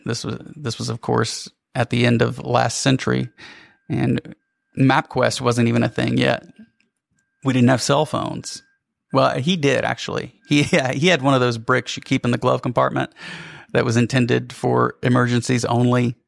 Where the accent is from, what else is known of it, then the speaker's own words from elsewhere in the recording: Louisiana, United States; I was going back to my hometown in Louisiana.